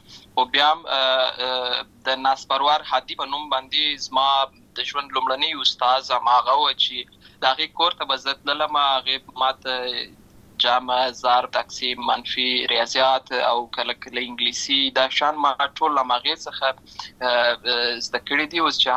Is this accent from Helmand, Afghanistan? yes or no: yes; Lashkar Gah, Helmand, Afghanistan; زه په اصل کې د اورزګان ولایت یم، اما زه په هلمند ولایت لشکرګاه کې پیدا شوی یم، اما د لوی سوی یم، املته مې ښوونځی لسته ده، املته مې ټول ژوند مې له هماغه ځای څخه پیل شوی دی، خو په اصل کې زه د اورزګان ولایت څخه.